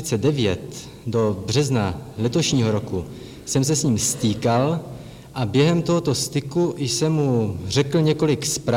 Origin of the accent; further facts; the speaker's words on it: Boskovice, South Moravian Region, Czechia; born there; V Boskovicích, okres Boskovice.